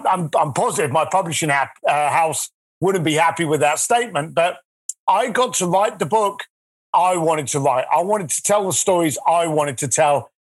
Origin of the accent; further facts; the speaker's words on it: London, United Kingdom; I'm a lad from East London, you know, the rough end of East London. I left school at the age of 15, straight into a building site.